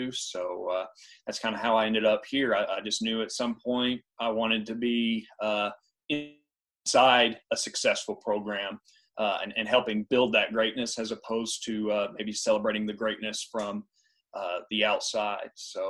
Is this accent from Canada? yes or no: no; Lubbock, Texas, United States; Yeah, so I'm originally from Texas. I grew up in Lubbock, and third generation legacy at Texas Tech.